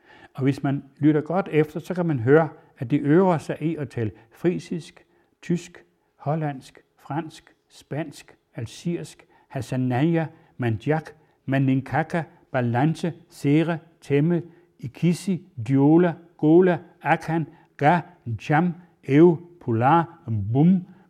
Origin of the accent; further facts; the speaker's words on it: Hemmet, Central Denmark Region, Denmark; Jeg er født i Hemmet, som er et sogn i Vestjylland, hvor min slægt har boet i 100 år. Der er jeg vokset op. Der har jeg mine rødder.